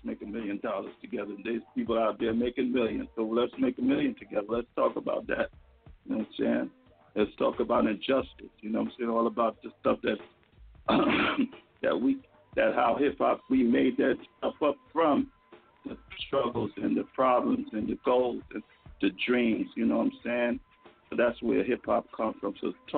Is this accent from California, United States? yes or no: yes; San Francisco, California, United States; I'm from San Francisco.